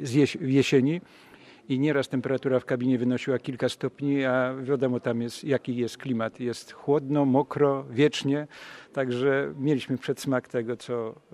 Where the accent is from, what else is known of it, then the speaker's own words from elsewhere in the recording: Stalowa Wola, Subcarpathian Voivodeship, Poland; No ja akurat jestem ze Śródlądzia, ze Stalej Woli i zacząłem koło klubu się kręcić, jak miałem 10 lat